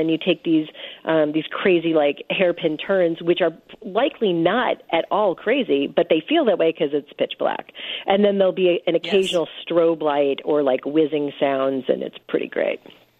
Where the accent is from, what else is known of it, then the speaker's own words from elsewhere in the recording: Chicago, Illinois, United States; I'm from Chicago. That's how we roll.